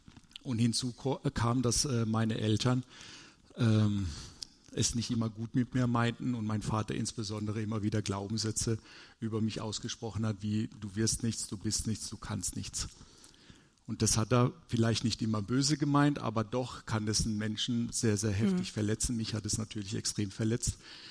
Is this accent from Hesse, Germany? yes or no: no; Karlsruhe, Baden-Württemberg, Germany; born there; now in Karlsbad, Germany; ich bin 45 Jahre alt, gebürtiger Karlsruher mit kroatischen Wurzeln. Bin jetzt zugezogen nach Karlsbad-Mutschelbach, kannte ich vorher nicht.